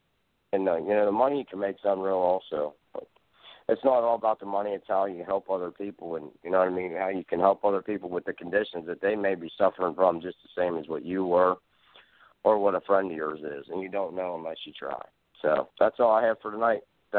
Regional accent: Dry Run, Pennsylvania, United States; I'm from Dry Run, Pennsylvania.

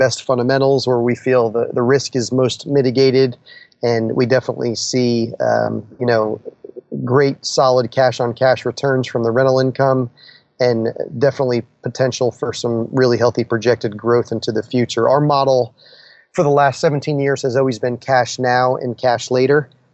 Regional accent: New Jersey, United States; We grew up in New Jersey together, and then we started building businesses together.

